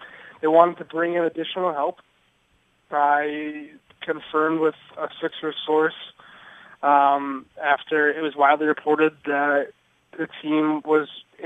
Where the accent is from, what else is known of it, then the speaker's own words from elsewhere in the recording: Philadelphia, Pennsylvania, United States; now in Boston, United States; I mean, I'm from Philly, for those who don't know.